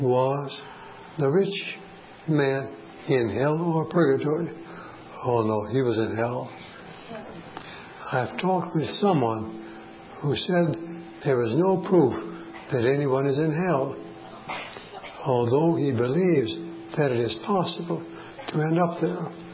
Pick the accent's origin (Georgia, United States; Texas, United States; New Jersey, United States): Texas, United States; Dallas; I grew up in Dallas.